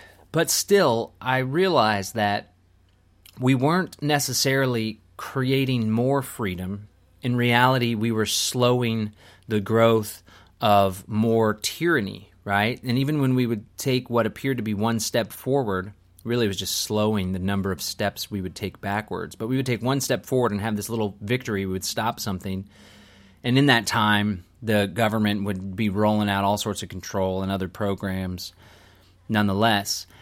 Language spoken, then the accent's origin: English; Austin, Texas, United States; I am 35 at the time of this recording, live in Central Texas, born and raised in Austin, Texas